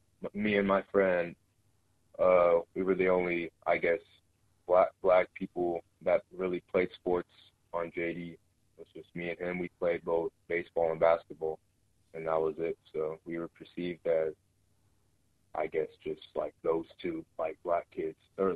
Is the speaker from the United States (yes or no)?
yes; Juneau, Alaska, United States; how it was growing up in Juneau